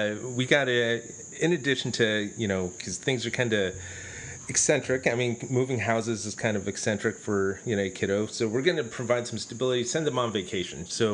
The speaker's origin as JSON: {"language": "English", "town": "Bethel", "region": "Alaska", "country": "United States", "tie": "born or raised there", "said": "I'm born and raised in Alaska also, out in Bethel, which is, Bush, Alaska, way out there."}